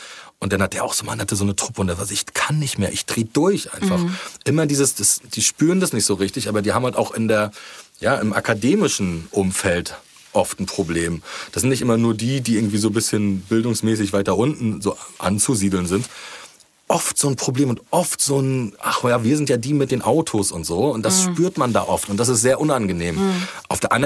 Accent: Rostock, Mecklenburg-Vorpommern, Germany; Aber wenn du aus Rostock kamst, war das immer eine 15 Minuten eine Diskussion.

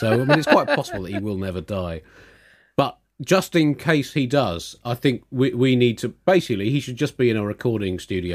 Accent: Tunbridge Wells, South East England, United Kingdom; there's a prominent broadsheet newspaper in this country that I grew up with living in Tunbridge Wells.

